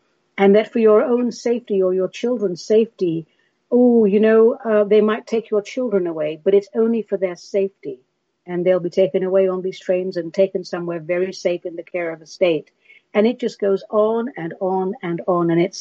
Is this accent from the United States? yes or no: no; England, United Kingdom; I grew up in England